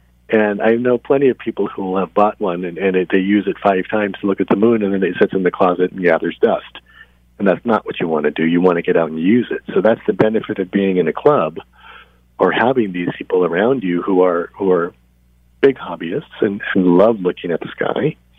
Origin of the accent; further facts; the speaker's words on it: Los Angeles, California, United States; I come from Los Angeles originally, and there's numerous clubs around there